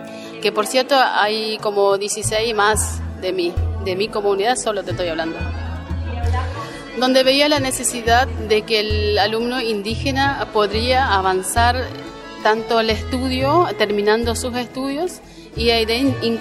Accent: Sausalito, Chaco, Argentina; Soy del Sausalito, Chaco, Argentina. Soy de la comunidad wichí.

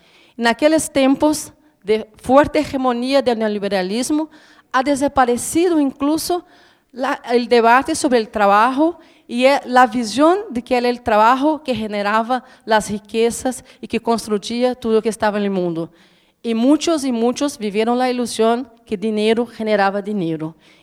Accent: Brazil; Spanish is a second language; No porque soy brasileña

